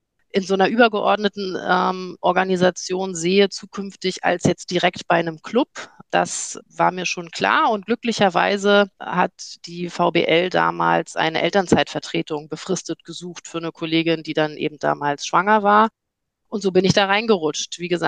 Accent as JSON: {"language": "German", "town": "Schwerin", "region": "Mecklenburg-Vorpommern", "country": "Germany", "tie": "born or raised there", "said": "Ich komme ursprünglich aus Schwerin, gebürtig, Mecklenburg-Vorpommern, für all die das sonst nicht so gut verorten können. Und wenn man als Mädchen in Schwerin aufwächst"}